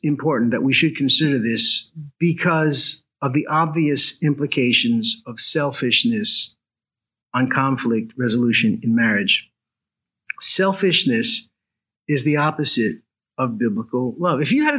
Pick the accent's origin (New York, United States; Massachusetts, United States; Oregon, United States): New York, United States; Like, we were first married, and you know, I grew up in New York, and my mom taught me manners.